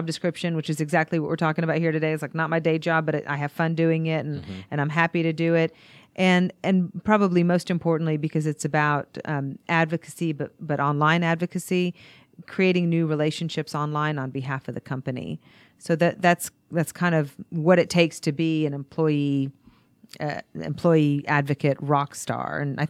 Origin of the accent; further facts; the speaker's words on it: Saudi Arabia; now in United States; I was born and raised actually in Saudi Arabia.